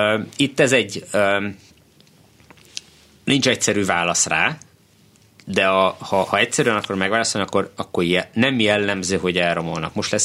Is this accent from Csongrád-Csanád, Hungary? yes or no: yes; Hódmezővásárhely, Csongrád-Csanád, Hungary; én Hódmezővásárhelyi vagyok, azt ott gyártották